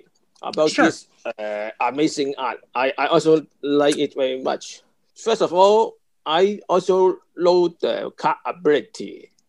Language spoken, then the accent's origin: English; Hong Kong; English is a second language; I come from Hong Kong, my Hong Kong local cup shop.